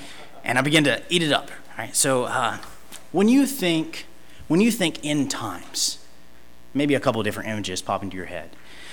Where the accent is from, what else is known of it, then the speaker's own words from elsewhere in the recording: Mayberry, North Carolina, United States; Despite my growing up in Bible Belt Central, Mayberry, North Carolina, the Andy Griffith homestead